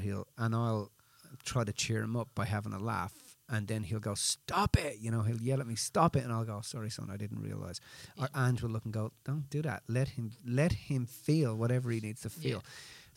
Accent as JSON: {"language": "English", "country": "Ireland", "said": "I mean, I'm Irish. That's how they handle it."}